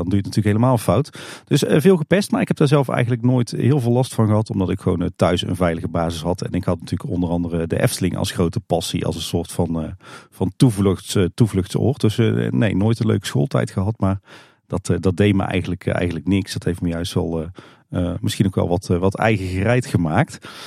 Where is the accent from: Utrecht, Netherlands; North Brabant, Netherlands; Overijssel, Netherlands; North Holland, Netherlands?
North Brabant, Netherlands; Tilburg; Nou, ik moet zeggen, ik ben natuurlijk opgegroeid in Tilburg.